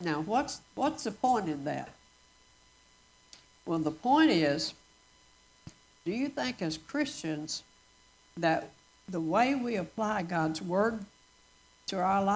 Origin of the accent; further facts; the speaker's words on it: Mississippi, United States; I'm from Mississippi. So, if any of you know how to say it, just tell me.